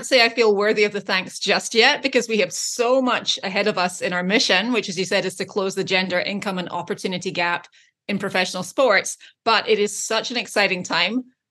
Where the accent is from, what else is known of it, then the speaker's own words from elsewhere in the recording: Scotland, United Kingdom; moved away as an adult; now in United States; I grew up in Scotland and I watched a ton of sports growing up.